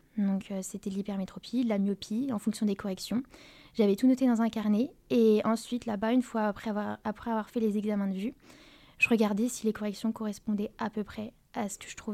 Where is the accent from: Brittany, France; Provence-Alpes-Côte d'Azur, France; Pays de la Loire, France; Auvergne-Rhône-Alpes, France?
Brittany, France; Brest; j'ai 22 ans et je viens de Brest.